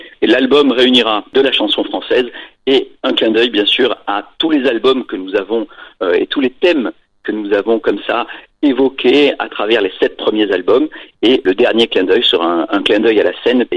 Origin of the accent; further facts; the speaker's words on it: south of France, France; puisque moi je viens du Sud aussi